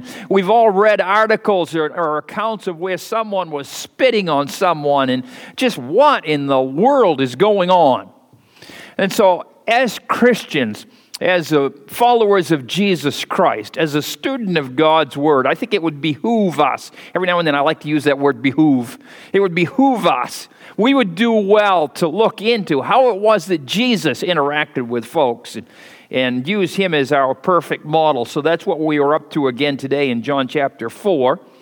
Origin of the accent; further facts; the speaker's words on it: United States; I'm very disturbed as an American, as a preacher of the gospel, as a pastor of a church